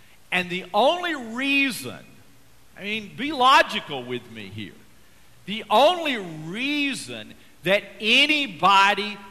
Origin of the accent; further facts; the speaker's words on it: Georgia, United States; where we populated entire states like my home state, Georgia, with indentured servants